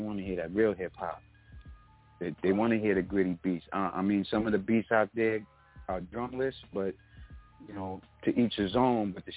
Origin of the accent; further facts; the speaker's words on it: Bronx, New York, United States; I'm not from Queensbridge. I'm from the Bronx, you know.